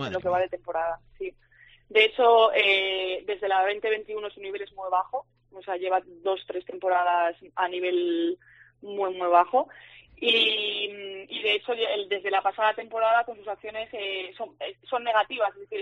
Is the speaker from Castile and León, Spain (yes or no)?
yes; León, Castile and León, Spain; Pues yo soy de León, así que estoy cerquita.